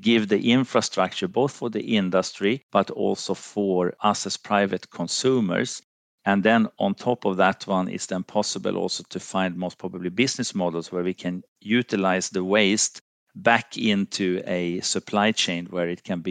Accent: Finland; English is a second language; moved away; also born or lived in Sweden; I'm from Finland, lived a long period also in Sweden, and I'm kind of brought up in the 70s and the 80s.

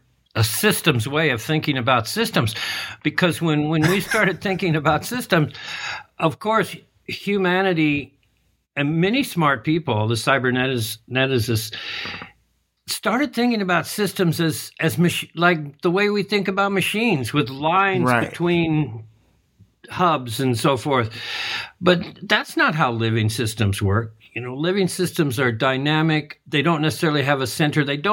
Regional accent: Canada; we were here in Canada in those days.

